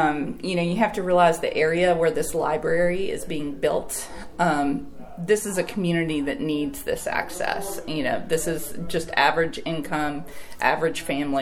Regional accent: Tennessee, United States; I grew up in Tennessee, and I went to school at Maryville College, where I worked in the library.

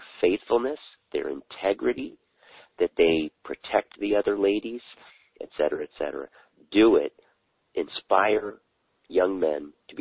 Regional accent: Philadelphia, Pennsylvania, United States; Philadelphia Eagles style, because I grew up near Philadelphia.

